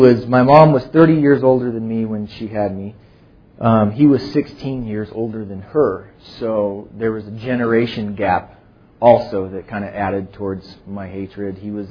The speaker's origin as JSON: {"language": "English", "town": "Mariposa", "region": "California", "country": "United States", "tie": "born there", "said": "I was born in Mariposa, California, a little podunk town below Yosemite. It was great."}